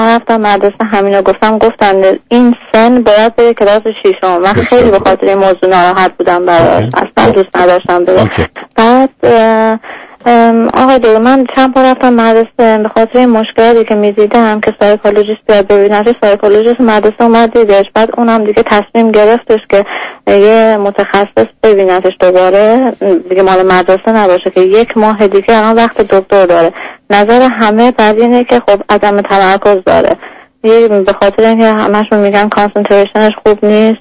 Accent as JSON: {"language": "Persian", "country": "Iran", "moved": "as an adult", "lives_now": "United Kingdom", "said": "تو انگلیس زندگی میکنیم، از ایران اومدیم انگلیس."}